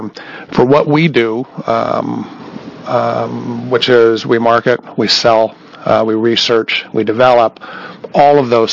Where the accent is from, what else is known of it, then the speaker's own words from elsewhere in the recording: Coos Bay, Oregon, United States; out there for 120 years, so grew up baling hay and driving truck and stuff, but also from Coos Bay. So I grew up in Coos Bay with a couple of members here on our council here.